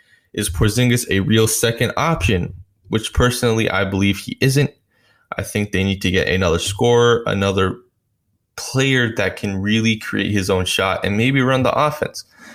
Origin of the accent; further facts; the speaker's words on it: New York, United States; now in Dallas, United States; even though I am from New York, I'm living in Dallas right now, I am a Mavericks fan.